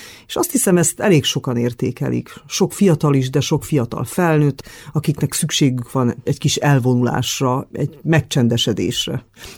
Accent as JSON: {"language": "Hungarian", "town": "Târgu Mureș", "region": "Mureș County", "country": "Romania", "tie": "born or raised there", "lives_now": "Cluj-Napoca, Romania", "said": "amikor Marosvásárhelyre úgymond visszamentem, mert ugye nekem ez a szülővárosom, noha Kolozsváron élünk"}